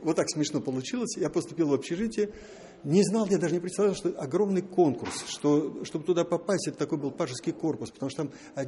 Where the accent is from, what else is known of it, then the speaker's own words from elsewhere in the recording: Minsk, Belarus; also born or lived in Bobruisk; Я родился в Бобруйске. Очень в раннем детстве моя мать, отца я как бы не знаю, так сложилось, она переехала в Минск.